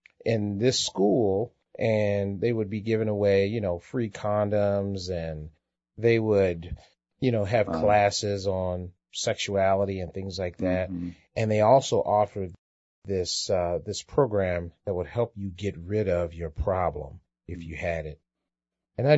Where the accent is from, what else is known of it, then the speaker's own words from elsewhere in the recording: Baltimore, Maryland, United States; Well, Bob, I grew up in Baltimore, Maryland.